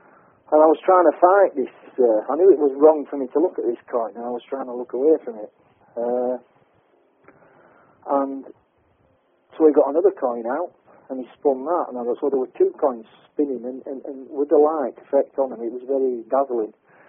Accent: Burnley, North West England, United Kingdom; I remembered being taken to a building in my hometown, which is Burnley in Lancashire.

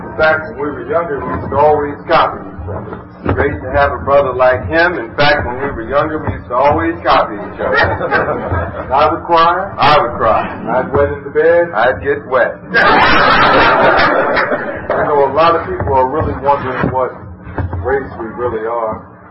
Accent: Oakland, California, United States; We're from Oakland, California. Oakland, we had big, huge, gigantic naturals.

